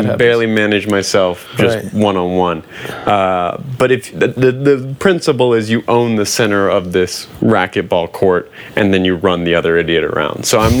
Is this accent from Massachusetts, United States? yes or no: no; North Carolina, United States; North Carolina.